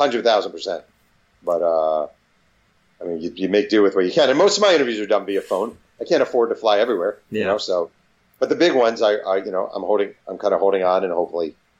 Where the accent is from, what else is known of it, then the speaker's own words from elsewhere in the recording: New York, United States; I mean, I'm a New Yorker and I was there in New York